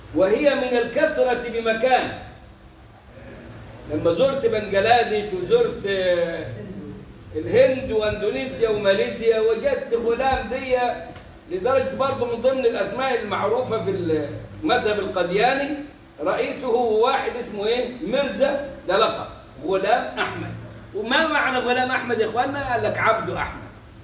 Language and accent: Arabic; Egypt; عندنا احنا كمصريين